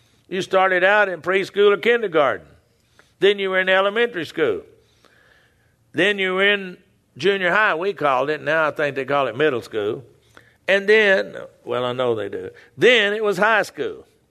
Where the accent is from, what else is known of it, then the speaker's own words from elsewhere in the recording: Texas, United States; See, I'm a Texan, so sometimes I don't talk right.